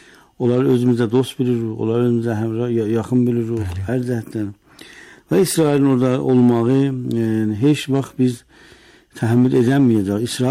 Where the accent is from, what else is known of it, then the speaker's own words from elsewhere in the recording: Iran; Amma biz İranlıyıq